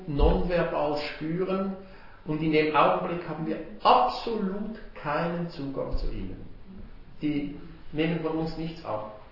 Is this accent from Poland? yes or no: no; Switzerland; So sagt man bei uns in der Schweiz